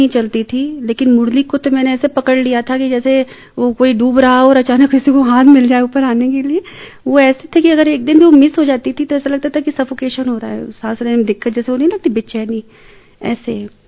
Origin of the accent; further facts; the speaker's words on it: Allahabad, Uttar Pradesh, India; मैं इलाहाबाद उत्तर प्रदेश से आई हूं